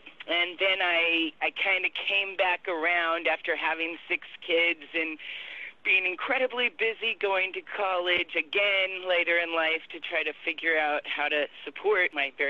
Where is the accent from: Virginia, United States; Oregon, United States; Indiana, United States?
Oregon, United States; Well, I was raised a kid in Oregon on the coast